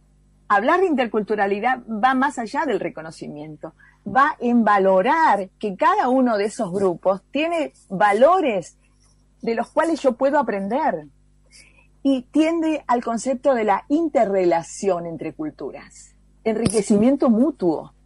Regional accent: San Salvador de Jujuy, Jujuy, Argentina; saludos a toda la audiencia de mi querida Jujuy. Soy jujeña, nacida en La Tacita de Plata, claro.

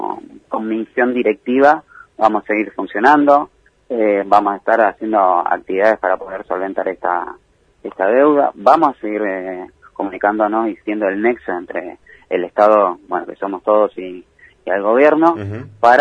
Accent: Gaiman, Chubut, Argentina; los dos somos de Gaiman

